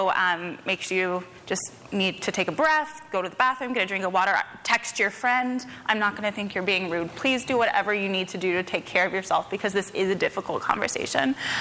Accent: Raleigh, North Carolina, United States; I grew up in Raleigh, North Carolina

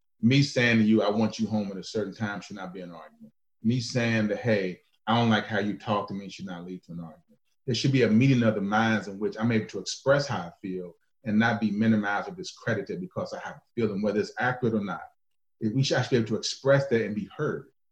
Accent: Lexington, United States; I know in my hometown of Lexington, and me and my cousin talked about this some time ago.

